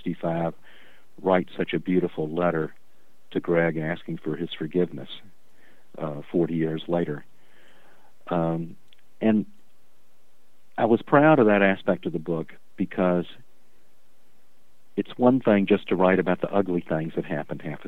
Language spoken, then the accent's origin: English; Atlanta, Georgia, United States; I grew up in Atlanta, and it pretty much the same thing happened in the high school I grew up in suburban Atlanta.